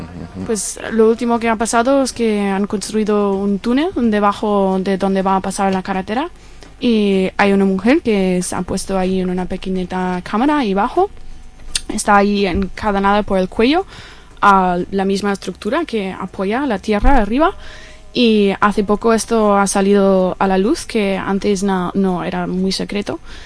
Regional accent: Ireland; Spanish is a second language; soy irlandesa y he vivido bastante en España.

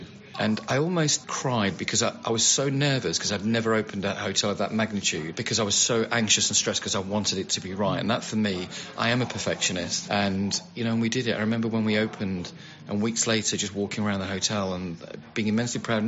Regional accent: Sheffield, Yorkshire and the Humber, United Kingdom; also born or lived in Italy; I'm a Yorkshire boy, and I was from an Italian background, but born and raised in Sheffield. I went to catering college up there. I then did travel the world. You know, I grew up in a working men's club.

